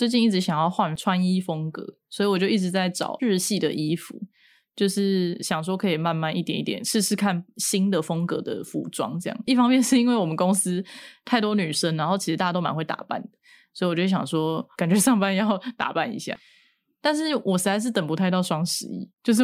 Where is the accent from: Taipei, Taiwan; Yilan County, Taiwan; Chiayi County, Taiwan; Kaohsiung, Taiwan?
Taipei, Taiwan; 我是台北人